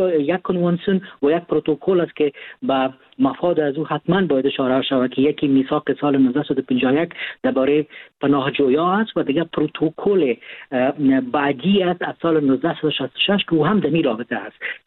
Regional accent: Afghanistan; ما افغان هستیم

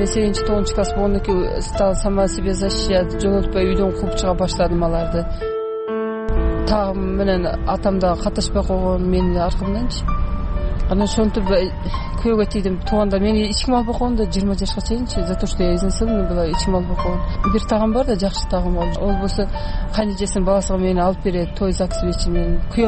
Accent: Sulukta, Batken Region, Kyrgyzstan; born there; Мен 1974-жылы Сүлүктүү шаарында төрөлгөнмүн.

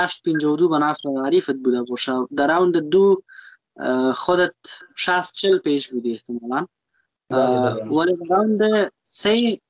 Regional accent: Afghanistan; ما یک افغان هستم

